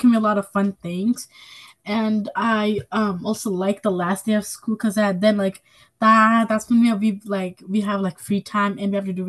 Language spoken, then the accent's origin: English; Hudson, New York, United States; I'm 11 years old, and I'm from Hudson.